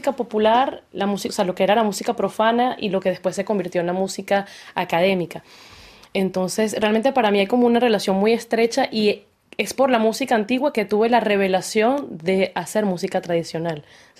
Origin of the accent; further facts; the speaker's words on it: Venezuela; now in Paris, France; Y yo, siendo venezolana, quisimos hacer esa mezcla de dos tierras hermanas sin fronteras